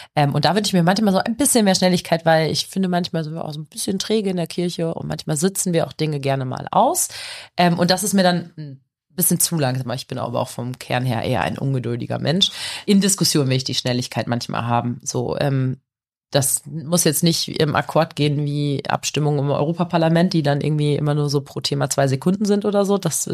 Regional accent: Huntlosen, Lower Saxony, Germany; Und ich komme aus der Gemeinde Großen Kneten, aus Hundlosen, also gar nicht weit weg vom Blockhaus Ahlhorn.

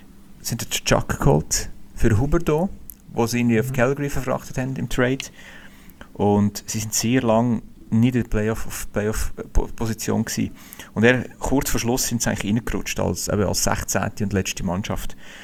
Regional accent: Switzerland; von mir als Schweizer.

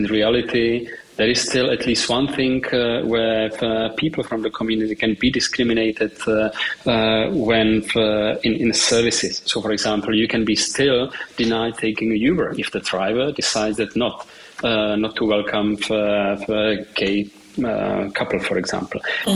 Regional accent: Czechia; born there; English is a second language; Of course, I come from the region. So I was born in Czech Republic.

